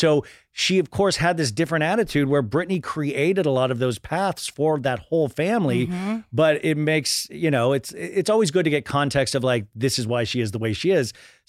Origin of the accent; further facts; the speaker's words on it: Kansas, United States; I grew up in Kansas.